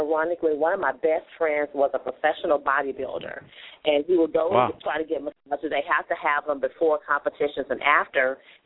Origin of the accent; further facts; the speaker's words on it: Houston, Texas, United States; Well, I'm originally from Houston. Actually, my family's from Crosby, Texas, in the Barrett Station, so just a little town outside of Houston. So I'm originally from there